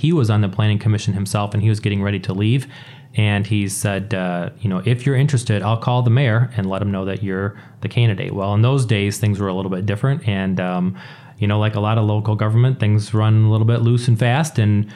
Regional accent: Walker, Michigan, United States; Well, I grew up in Walker, which is a small city just west of Grand Rapids, about 25,000 people.

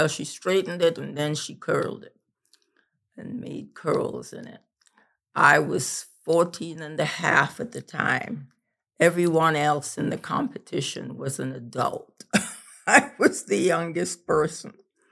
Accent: Trinidad & Tobago; now in Springfield, United States; I was not born in America. I was born in Trinidad and Tobago, the two last islands in the chain of West Indian islands off the coast of Venezuela.

